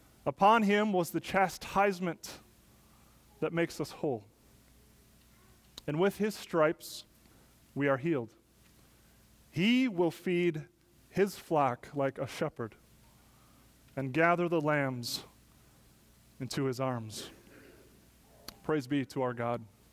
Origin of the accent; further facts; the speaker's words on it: Wisconsin, United States; We come from the north. We come from Wisconsin.